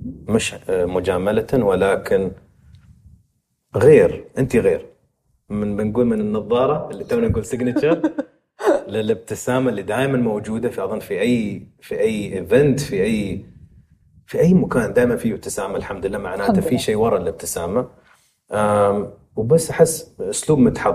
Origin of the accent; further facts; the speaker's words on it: United Arab Emirates; وحتى عندنا في الامارات ما في كراسي في بعض الاجتماعات